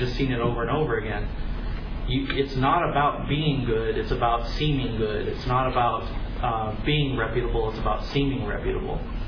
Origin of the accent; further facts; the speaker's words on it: San Francisco, California, United States; he's from San Francisco, I'm from San Francisco.